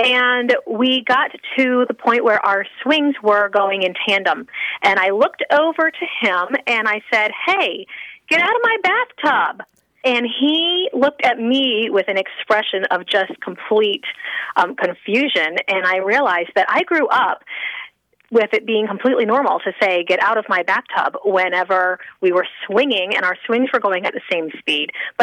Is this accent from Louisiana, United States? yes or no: yes; Louisiana, United States; No, I grew up in Louisiana.